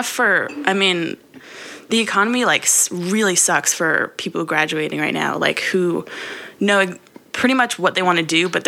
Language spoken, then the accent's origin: English; New Jersey, United States; now in Los Angeles, United States; I'm from New Jersey.